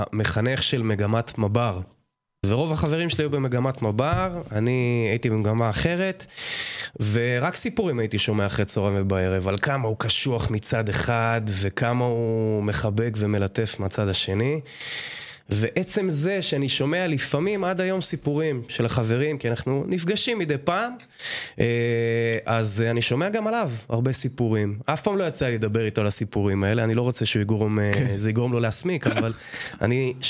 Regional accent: Haifa, Haifa District, Israel; also born or lived in Nahalal; אני גר איתם בכפר ביחד עם בת זוגתי מזי. אני יליד חיפה במקור. התחנכתי בכמה בתי ספר באזור, ההורים שלי התגרשו שהייתי בסביבות גיל 6, ואז עברתי לגור אצל סבתא שלי תקופה מסוימת 3 שנים, ואחרי זה עברתי לנהלל.

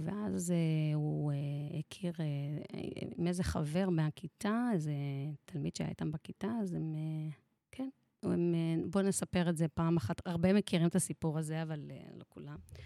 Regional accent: Daburiyya, Northern District, Israel; זהו, גדלנו בדבריה.

